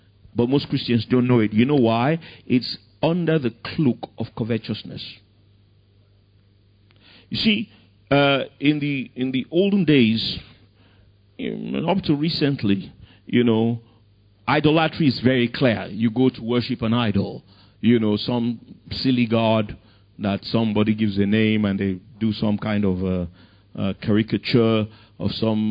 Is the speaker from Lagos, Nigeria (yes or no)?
yes; Ikoyi, Lagos, Nigeria; You know, when I was a kid, you know, I grew up in Ikoyi and all these silly things.